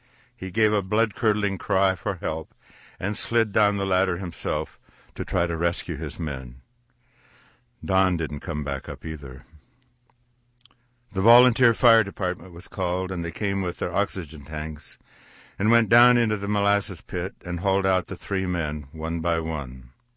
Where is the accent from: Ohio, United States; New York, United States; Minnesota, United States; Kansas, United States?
Kansas, United States; Norton; By the end of that day, there was not a tear left in my hometown of Norton, Kansas.